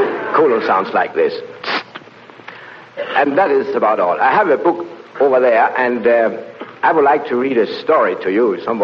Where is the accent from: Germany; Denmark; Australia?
Denmark; English is a second language; now in United States; I come from Denmark, usually, and unfortunately I couldn't speak a word of English upon my arrival